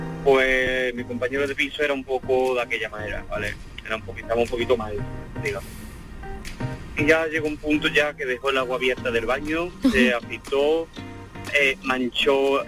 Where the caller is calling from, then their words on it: Palma del Río, Andalusia, Spain; de Palma del Río. Acabo de salir a hacer un de clase.